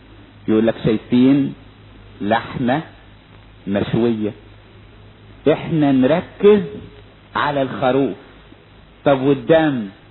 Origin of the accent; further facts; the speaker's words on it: Upper Egypt, Egypt; عندنا في الصعيد يقولك العيلتين بينهم ايه؟ بينهم دم.